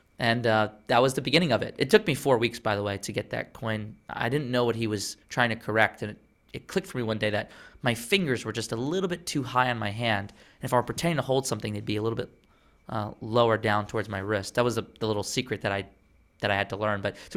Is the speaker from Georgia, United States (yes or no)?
no; Long Island, New York, United States; I'm from Long Island, New York, which is why I talk so fast.